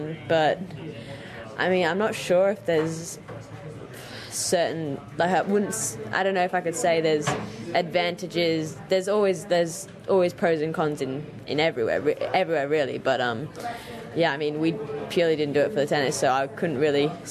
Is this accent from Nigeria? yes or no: no; England, United Kingdom; born there; because I was born in England